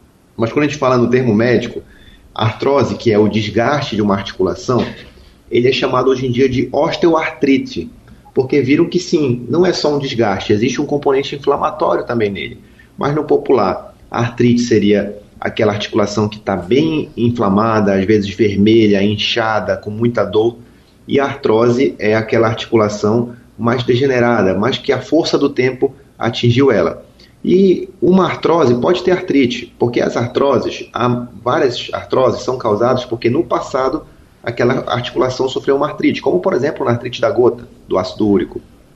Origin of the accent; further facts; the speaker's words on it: Santarém, Pará, Brazil; sou aqui de Santarém, no Pará